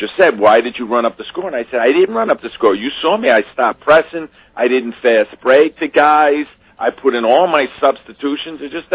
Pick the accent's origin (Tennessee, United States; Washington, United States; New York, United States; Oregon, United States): New York, United States; Bronx; also born or lived in Rockland County, United States; We grew up in the Bronx, and then we finally moved out of the Bronx when I was a junior, and I went to school junior and senior year in up in Rockland County.